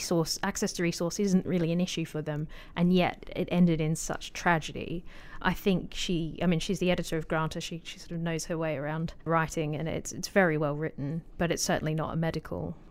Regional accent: Australia; because I'm Australian, this was a very big news story

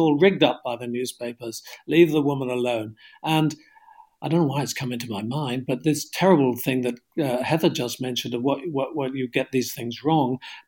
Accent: South West England, United Kingdom; I come from Cornwall and I always like to go out into the sticks, as you metropolitans would say.

